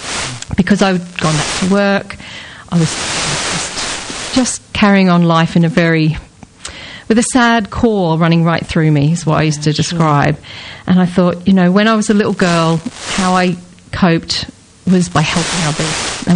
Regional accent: Australia; now in England; but I am Australian. I've been here 24 years now.

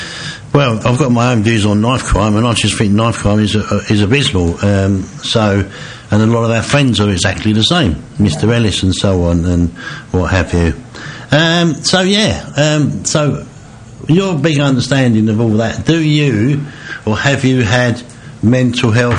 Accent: London, United Kingdom; born there; I was born in East London in 1972.

